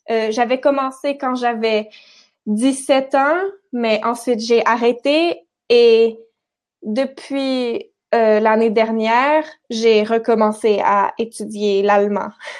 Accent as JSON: {"language": "French", "region": "Quebec", "country": "Canada", "lives_now": "Spain", "said": "Je suis du Québec, au Canada."}